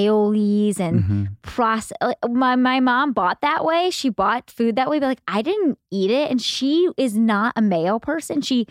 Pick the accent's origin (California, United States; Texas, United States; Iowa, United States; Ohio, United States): Ohio, United States; Cleveland; now in Colorado, United States; I love Cleveland. It's just my roots. I always say I live in Colorado now